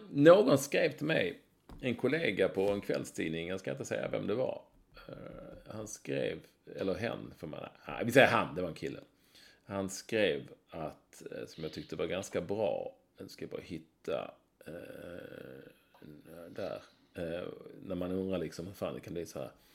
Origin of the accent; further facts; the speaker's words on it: Landskrona, Skåne, Sweden; born there; det står att jag är född i Landskrona